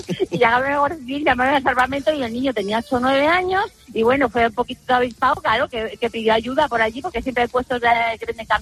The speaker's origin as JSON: {"language": "Spanish", "town": "León", "region": "Castile and León", "country": "Spain", "said": "Bueno, yo soy de León, que sé que lo conocéis bien."}